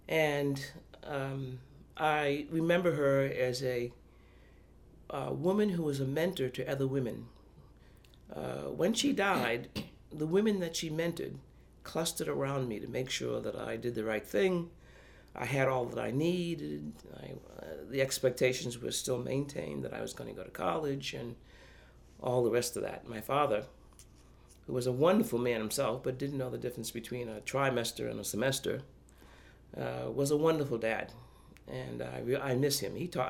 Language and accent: English; Boston, Massachusetts, United States; I was born in Boston, Massachusetts. I went to public school in Boston, and graduated from a public high school as the president of my class.